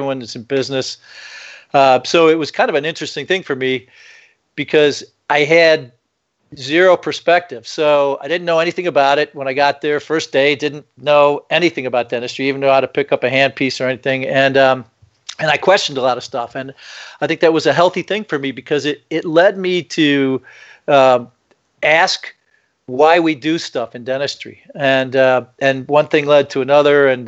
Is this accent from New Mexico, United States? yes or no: no; Illinois, United States; I guess a short biography of my life is I grew up in the Midwest outside Chicago.